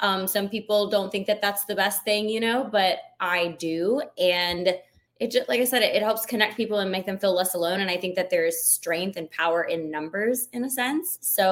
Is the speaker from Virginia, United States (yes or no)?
no; Georgia, United States; now in Atlanta, United States; Yeah, I grew up in Georgia. I still live in Atlanta.